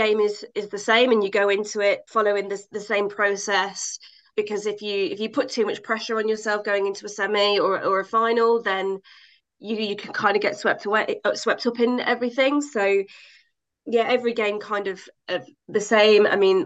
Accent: Loughborough, East Midlands, United Kingdom; because I'm from Loughborough, she knew me quite well.

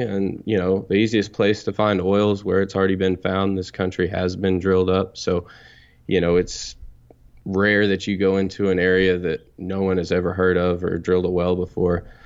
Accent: Texas, United States; Well, I'm from Texas. I'm 29 years old, and I guess I grew up here in North Texas.

